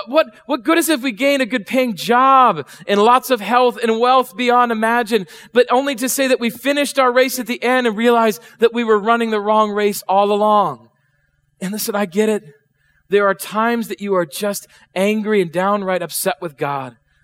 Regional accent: South Dakota, United States; I grew up in South Dakota, and when I grew up there, I grew up in a small church there, and we used to sing out of hymnals.

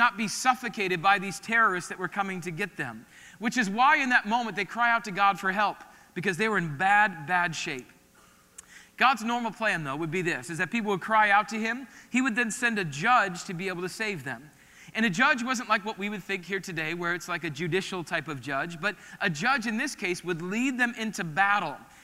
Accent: Midwest, United States; Now, I grew up in the Midwest, and so I don't know if you've ever experienced locust before.

